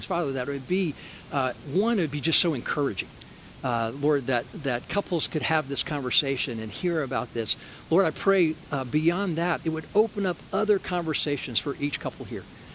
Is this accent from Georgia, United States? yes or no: yes; Georgia, United States; I grew up in Georgia.